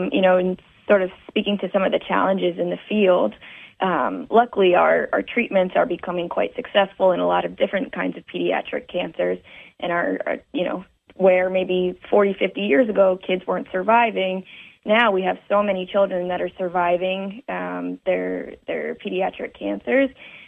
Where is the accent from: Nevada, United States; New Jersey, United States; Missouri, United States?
New Jersey, United States; born or raised there